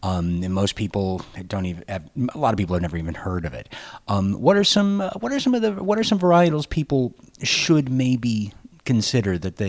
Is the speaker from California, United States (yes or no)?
no; Iowa, United States; My home state of Iowa has 100 bonded wineries.